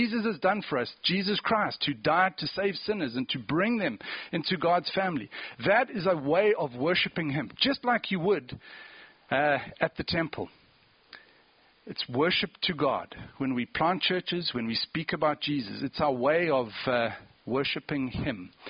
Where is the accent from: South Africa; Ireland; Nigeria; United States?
South Africa; Cape Town, Western Cape; I was in Cape Town. I come from Cape Town in South Africa.